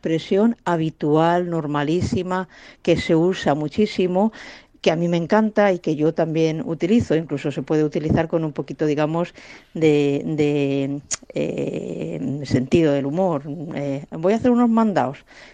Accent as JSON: {"language": "Spanish", "region": "Castile and León", "country": "Spain", "lives_now": "El Puerto de Santa María, Spain", "said": "Como leonesa, creo que no había oído nunca esa expresión o no soy consciente de haberlo hecho hasta que me instalé en Andalucía, más en concreto en el puerto de Santa María, bueno, en la bahía de Cádiz."}